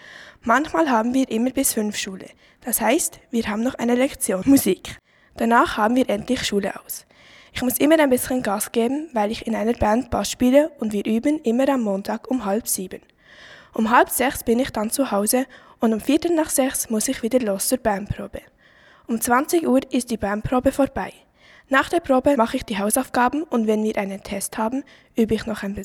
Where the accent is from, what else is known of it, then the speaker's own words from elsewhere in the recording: Switzerland; born there; bin 13 Jahre alt. Geboren bin ich in der Schweiz.